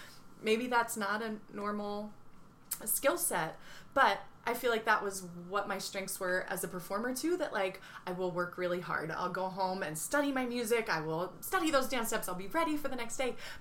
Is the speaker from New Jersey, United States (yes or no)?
yes; Cape May, New Jersey, United States; the dance studio where I grew up in Cape May